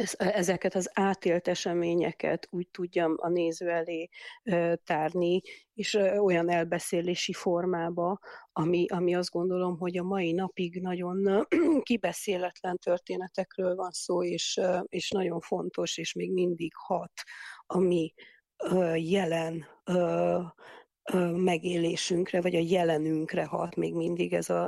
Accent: Cluj-Napoca, Cluj County, Romania; Egyrészt én kolozsvári vagyok, uh-huh. és én 21 éves voltam, amikor 1989. decemberében kitört a forradalom

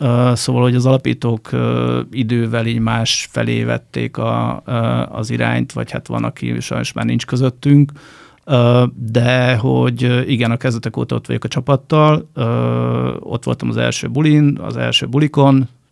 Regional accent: Barcs, Somogy, Hungary; now in Budapest, Hungary; Akkor én Barcsról származom, ez egy horvát határmenti falu, Somogy megyében, nem falu, kisváros, de hát nekem falu.

